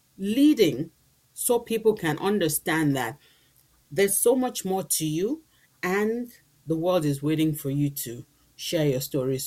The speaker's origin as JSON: {"language": "English", "country": "Nigeria", "tie": "born or raised there", "said": "I remember growing up in Nigeria"}